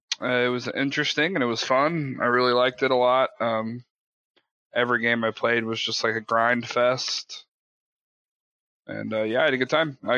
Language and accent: English; Texas, United States; No, I'm from Texas.